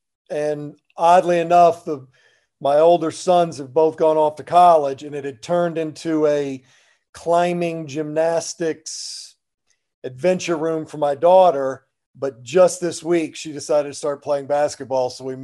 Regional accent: Kentucky, United States; I grew up in Kentucky, grew up a huge Kentucky sports fan. I'm not alone in that from the state.

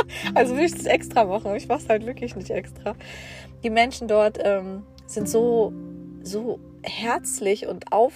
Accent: Germany; Ich komme aus Deutschland und sie so, ja, was ist die Frage?

